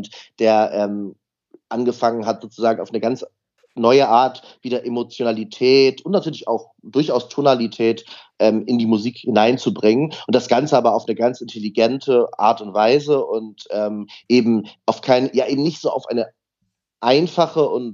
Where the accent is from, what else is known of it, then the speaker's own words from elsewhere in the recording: Hamburg, Germany; ich bin ja aus Hamburg